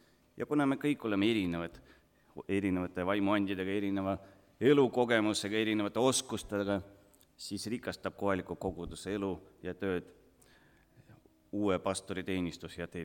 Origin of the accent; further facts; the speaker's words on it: Tallinn, Harju County, Estonia; born there; Estonian is a second language; Sündisin mina juba Tallinnasse ja eesti keelt hakkasin õppima alles koolis.